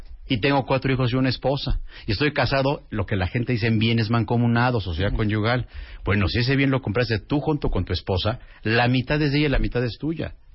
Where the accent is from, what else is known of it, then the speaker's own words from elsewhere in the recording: Mexico; Pero así somos los mexicanos.